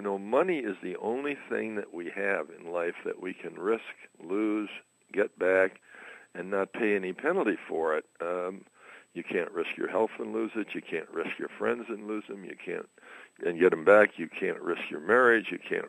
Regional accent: Michigan, United States; Well, born and raised in Michigan and graduated from Michigan State in 1952.

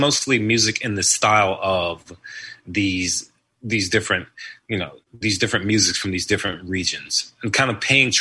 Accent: Texas, United States; because I grew up in Texas, and specifically I grew up, you know, in primarily Hispanic neighborhoods.

